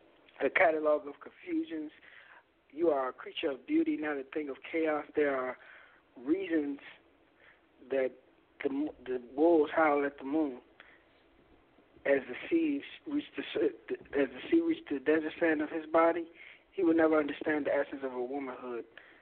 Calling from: Washington, District of Columbia, United States; I'm calling from Washington, D.C.

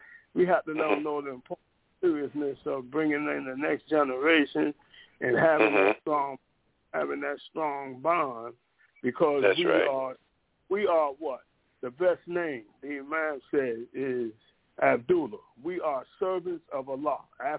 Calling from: Fort Valley, Georgia, United States; from Fort Valley, Georgia.

